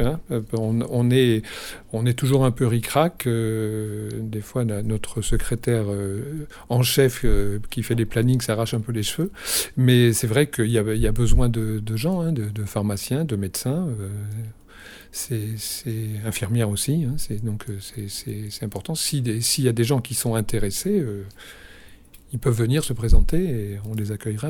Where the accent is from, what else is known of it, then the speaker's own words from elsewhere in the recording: Morocco; je viens du Maroc, enfin, voilà, avec des ancêtres qui sont passés par... qui venaient aussi de France, d'Espagne, d'Algérie.